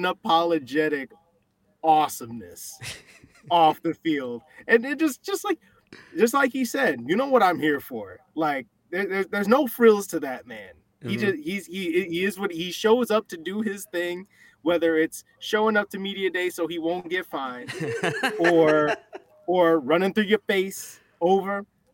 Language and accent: English; Chicago, Illinois, United States; the funny thing about me is that I'm not from that area. I'm from Chicagoland originally.